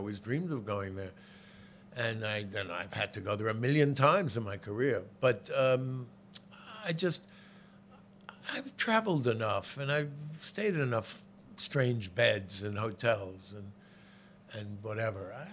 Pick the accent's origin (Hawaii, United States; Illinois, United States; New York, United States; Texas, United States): New York, United States; Bronx; I was born and raised in the Bronx. I lived in the city all my life